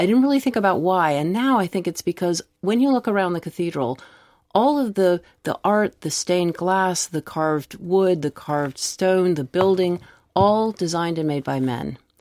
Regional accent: Washington, District of Columbia, United States; the one where I grew up in Washington, D.C., trying all the doors to see if I could get up into the locked bits

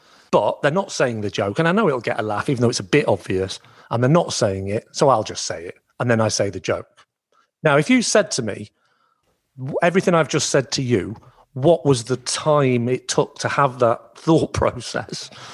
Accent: Southport, North West England, United Kingdom; My hometown is Southport

